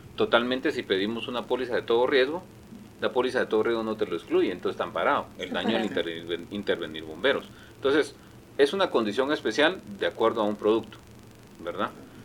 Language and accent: Spanish; Guatemala; ¿Qué es lo primero como latinoamericanos o como chapines? ¿Qué es lo primero que hacemos?